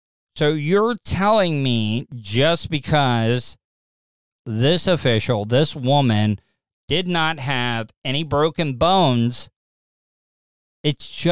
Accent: the South, United States; growing up in the South here, you're kind of at a disadvantage of breaking the stigma of racism

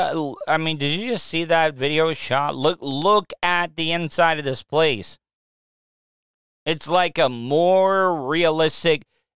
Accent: De Leon Springs, Florida, United States; I love it. I love growing up there. I love growing up in De Leon Springs. But like it was not the easiest place to grow up in.

